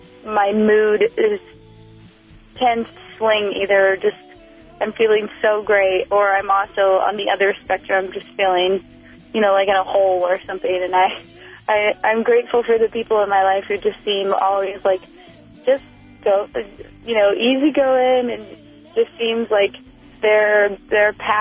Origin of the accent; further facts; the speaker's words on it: Santa Barbara, California, United States; I originally grew up in Santa Barbara, California, and I've moved kind of all over the country, starting as being a kid